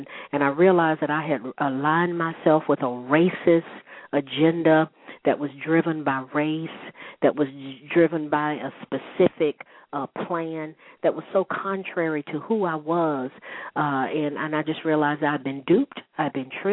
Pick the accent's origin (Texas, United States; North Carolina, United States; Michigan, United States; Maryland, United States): North Carolina, United States; as an African-American, as a black person growing up in Jim Crow in North Carolina, in the city where the sit-in started